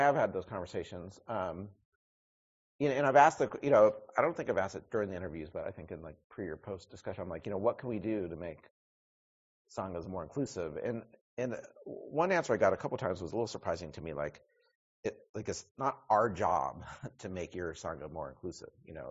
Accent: Oakland, California, United States; You know, like, you know, I'm from Oakland. I'm an American.

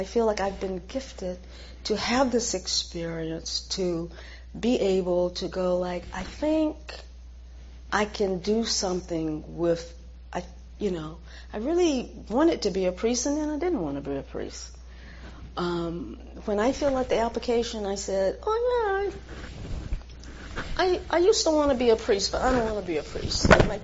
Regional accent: the South, United States; So I don't go around bemoaning the fact that I grew up in the South

